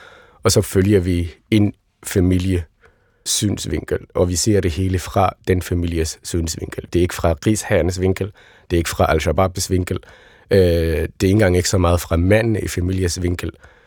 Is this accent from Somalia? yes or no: yes; Somalia; now in Denmark; Og så hvis jeg mig som somalier, da jeg sad og så den her film